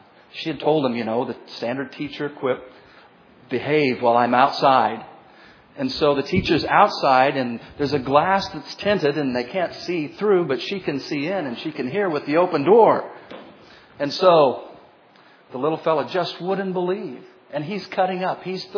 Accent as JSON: {"language": "English", "town": "Shawnee", "country": "United States", "said": "But we're from Shawnee, yes, indeed, headed to Sharon, Iowa, by the grace of God"}